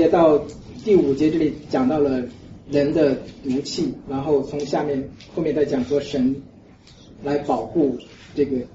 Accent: China; 这个观念其实在我们中国人的文化中也是很，我们讲说良药苦口利于病

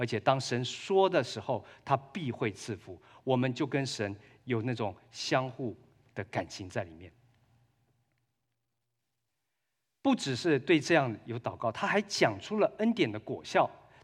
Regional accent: China; 我们是中国人，你当然吃中餐了。

